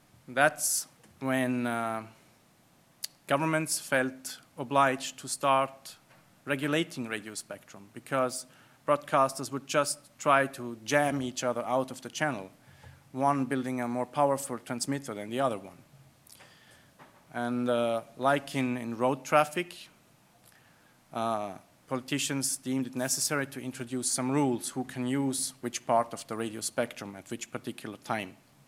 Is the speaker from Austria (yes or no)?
yes; Austria; also born or lived in Graz; I'm originally from Austria. I lived in the beautiful city of Graz for 15 years, studied there